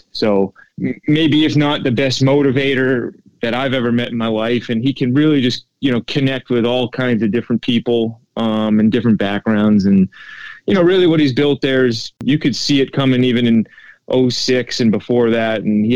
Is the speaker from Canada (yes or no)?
no; New England, United States; growing up in New England, I always idolized Tito for what he did in Boston